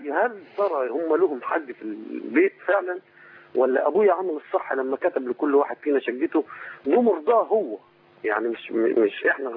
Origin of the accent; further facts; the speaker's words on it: Egypt; now in Jordan; انا من مصر.